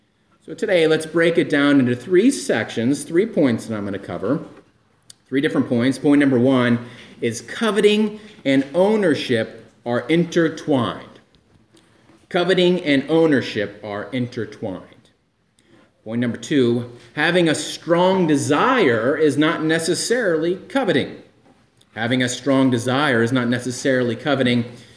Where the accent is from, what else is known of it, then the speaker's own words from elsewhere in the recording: St. Louis, Missouri, United States; I grew up in St. Louis, Missouri, and that's called the gateway city.